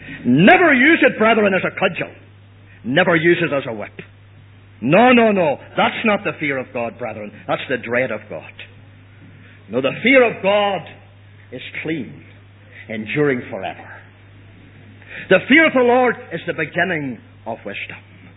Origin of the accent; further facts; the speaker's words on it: Ireland; I'm a stranger in a sense, though I'm an Irish man, I'm really not a stranger.